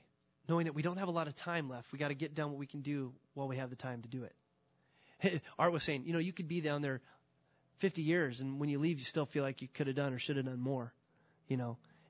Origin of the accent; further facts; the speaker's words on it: California, United States; I grew up in California.